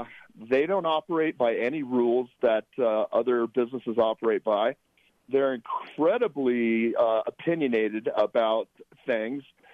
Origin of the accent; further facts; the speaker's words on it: Colorado, United States; I was born and raised in Colorado, and I'm back here now, and I couldn't be happier.